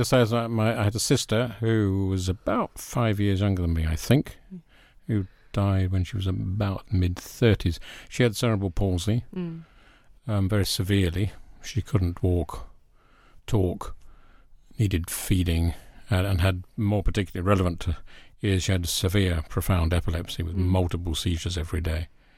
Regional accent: London, United Kingdom; born there; accent: none; I was born in North London and moved all over the country since, as I've got no accent at all because it's all been levelled off, if you like.

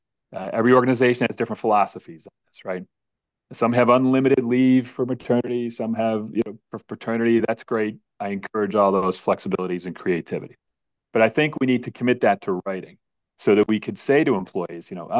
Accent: New York, United States; You know, again, I come from Western New York.

